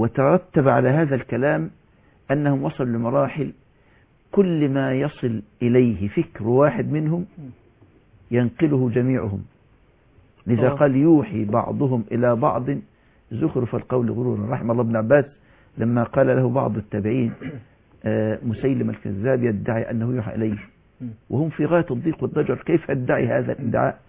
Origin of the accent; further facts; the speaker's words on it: Egypt; حتى أنني كنت في ذور الحضور أكثر من عندنا في مصر